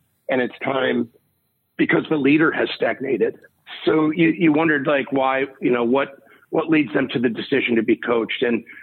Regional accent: Chicago, Illinois, United States; now in Atlanta, United States; I will certainly, develop my local Atlanta network, but I'm born and raised in Chicago for 30 years.

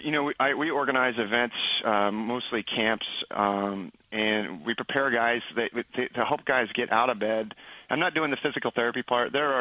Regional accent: Pennsylvania, United States; Yeah, I am from Pennsylvania. The other side, though.

